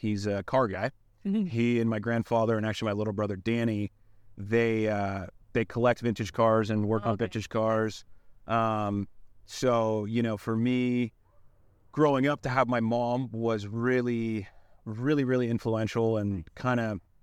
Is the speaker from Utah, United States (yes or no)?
no; California, United States; Yeah, so I'm from California, grew up in California.